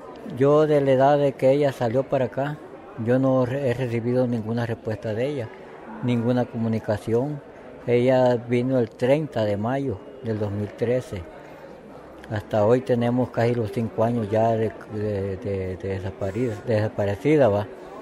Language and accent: Spanish; Honduras; vengo de Honduras